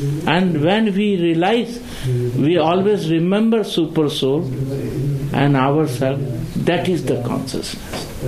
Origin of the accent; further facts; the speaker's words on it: India; I am from India.